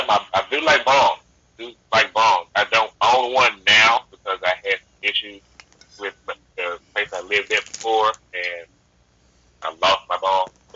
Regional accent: Arkansas, United States; I'm a Southern boy by nature. I was born and raised in Arkansas.

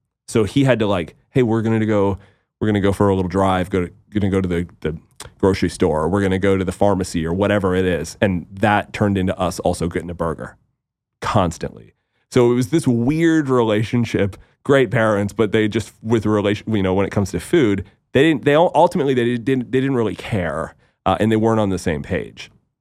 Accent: East Coast, Canada; growing up on the East Coast of Canada, we just didn't have access to those ingredients

